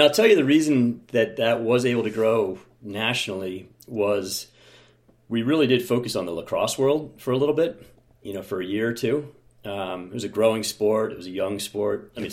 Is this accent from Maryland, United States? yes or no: no; Philadelphia, Pennsylvania, United States; I'm from Philly originally, but now north of Boston.